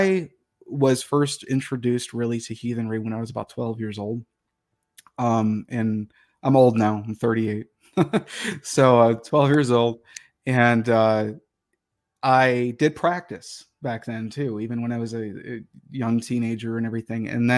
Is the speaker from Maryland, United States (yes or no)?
no; Detroit, Michigan, United States; I grew up more or less actually really in like lower class. I grew up in Detroit. And in the city of Detroit